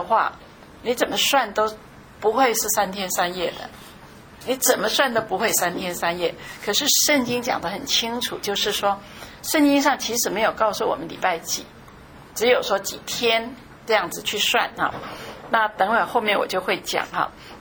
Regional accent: China; 那我们中国人不戴帽子，也没有这个东西

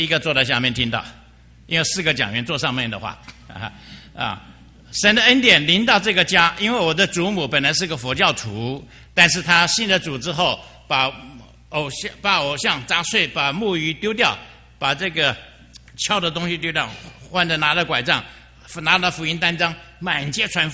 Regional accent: Taiwan; also born or lived in Qingdao, China; 我是生在青岛的，然后和在座很多人一样，解放到台湾，然后在台湾长大的。我初中二年级把自己献给主

